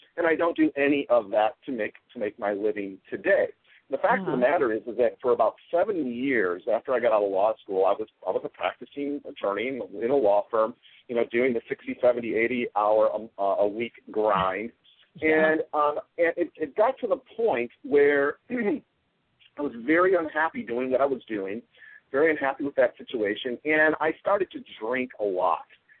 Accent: Chicago, Illinois, United States; I'm basically a kid from the south side of Chicago. I was born in Roseland Community Hospital. On the south side of Chicago, I grew up mostly around the Chicago area and then essentially moved on with my life.

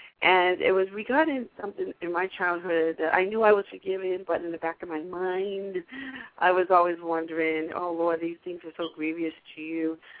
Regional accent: New England, United States; we're from the New England area.

